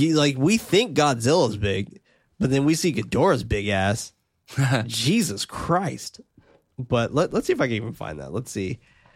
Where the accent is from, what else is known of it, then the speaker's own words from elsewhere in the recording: San Francisco, California, United States; That's me. I'm from San Francisco.